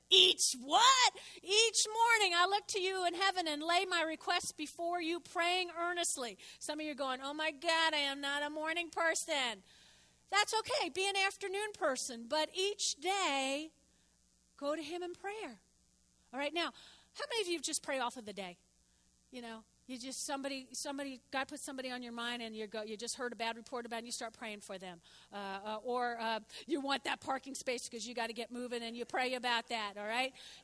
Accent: Brooklyn, New York, United States; also born or lived in New Jersey / Oklahoma; Okay, I was born and raised in Brooklyn, okay, then moved to Jersey, then to Oklahoma, and here. Guess what my native language is? English.

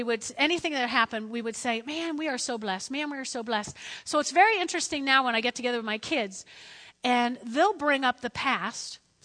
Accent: New Jersey, United States; I'm from North Jersey, and I'm from the 70s

